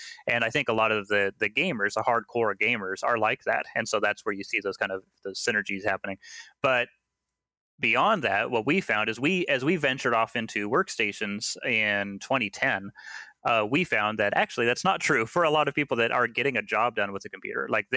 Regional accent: Seattle, Washington, United States; No, I was born and raised here in Seattle.

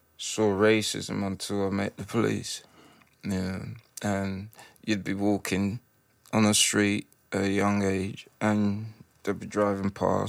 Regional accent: Kilburn, London, United Kingdom; I grew up in Ivy Road. This is Kilburn

